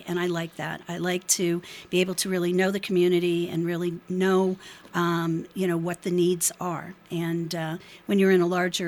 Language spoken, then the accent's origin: English; Allentown, Pennsylvania, United States; So, born and raised in Allentown, Connecticut, in Allentown, Pennsylvania, and my original degree is in nuclear medicine technology.